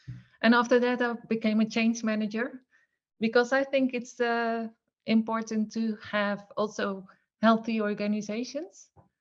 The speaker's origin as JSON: {"language": "English", "country": "Netherlands", "said": "from the Netherlands."}